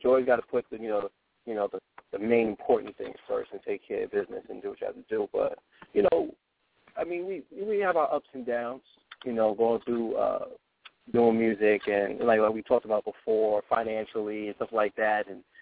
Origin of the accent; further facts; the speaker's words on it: Bronx, New York, United States; Especially he's from where I'm from originally. You know what I mean? I'm from the Bronx.